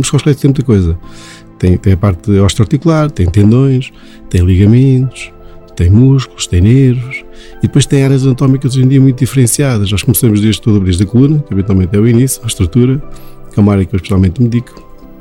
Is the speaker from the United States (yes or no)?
no; Tondela, Centro, Portugal; Eu sou de Tondela naturalmente, mas o sítio onde eu moro, onde eu tenho os meus amigos, a minha família, onde eu cresci, onde eu vivo, chama-se Mosteiro de Fragas.